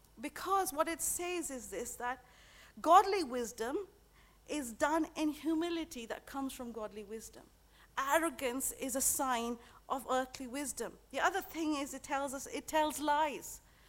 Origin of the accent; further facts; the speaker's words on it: India; I come from India, and we have a lot of wise men who say a lot of wise things.